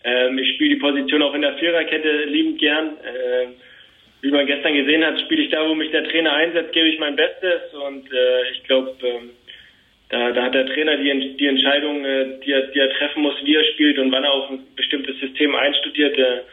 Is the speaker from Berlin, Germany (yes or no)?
no; Nuremberg, Bavaria, Germany; born there; ich bin in Nürnberg geboren, dazu stehe ich auch, aber dadurch, dass ich schon zu früh zum Kleeblatt gegangen bin, wie du schon sagst, bin ich in diese Kleber-Familie reingewachsen und habe mich hier immer wohlgefühlt und bin zu einem Fürther geworden